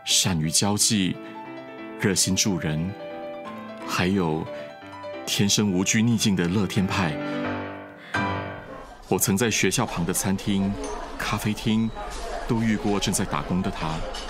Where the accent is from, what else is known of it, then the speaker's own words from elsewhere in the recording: Taipei, Taiwan; 作为台北人，我会来到中南部完全是因为妻子